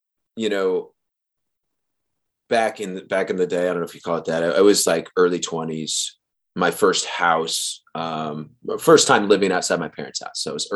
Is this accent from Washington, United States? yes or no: yes; Bremerton, Washington, United States; So I'm from Bremerton, Washington, which is, it's what, you know, 30, an hour west of Seattle. So it's across the water.